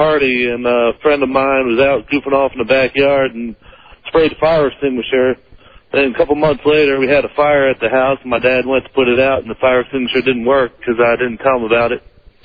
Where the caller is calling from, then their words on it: Annapolis, Maryland, United States; I'm calling from Annapolis, Maryland.